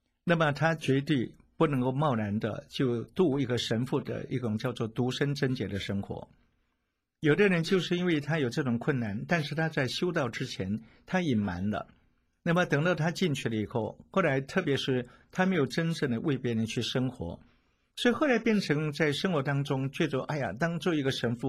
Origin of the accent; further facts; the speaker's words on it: China; 我们中国人常说人不为己，天诛地灭。